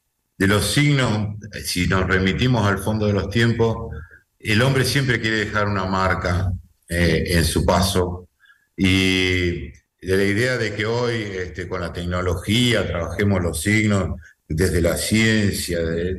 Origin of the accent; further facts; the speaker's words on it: Mar del Plata, Buenos Aires Province, Argentina; nosotros somos los dos de Mar del Plata